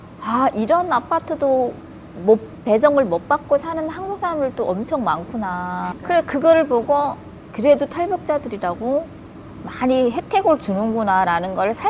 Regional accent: North Korea; 우리끼리 북한에서 왔다고 허접한 데 준다고 막 이러면서

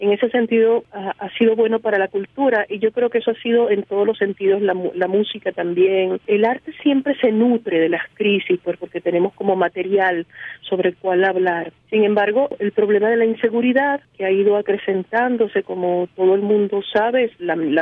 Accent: Venezuela; los venezolanos hemos ido a las urnas a votar. O sea que nuestra naturaleza como venezolanos es ser un país demócrata.

